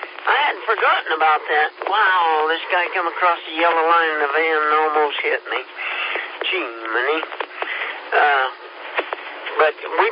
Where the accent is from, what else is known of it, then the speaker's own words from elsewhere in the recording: Kansas, United States; And I'm from Kansas, and we're a little slow, you know, slower than most.